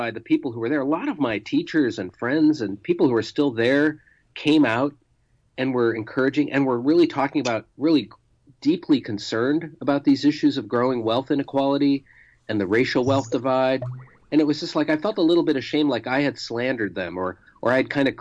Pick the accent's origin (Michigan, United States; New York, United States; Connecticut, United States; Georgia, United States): Michigan, United States; Bloomfield Hills; I'd say, well, I'm from Detroit. And they'd say, well, really, like, where are you from?